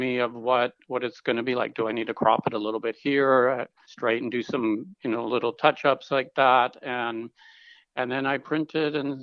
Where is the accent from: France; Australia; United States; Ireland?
United States; North Dakota; growing up in North Dakota, I was always in nature, and the beauty of North Dakota still resides with me.